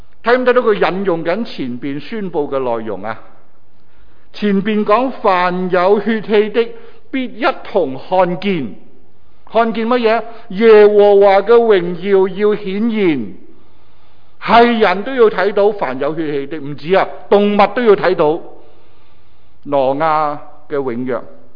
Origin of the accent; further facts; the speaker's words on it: Hong Kong; 我们香港人